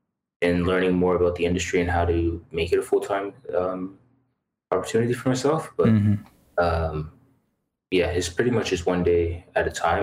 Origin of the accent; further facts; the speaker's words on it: Ajax, Ontario, Canada; I am from Ajax, from the Durham region, really. If you're from Ajax or any of the surrounding areas, you know it's all part of the Durham region there. So that's where I'm from. I grew up in this area and have lived in every city of it.